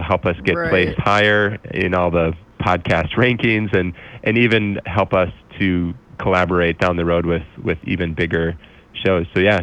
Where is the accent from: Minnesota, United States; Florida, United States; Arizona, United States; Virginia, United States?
Minnesota, United States; I grew up in the Twin Cities area. So that's sort of my comparison.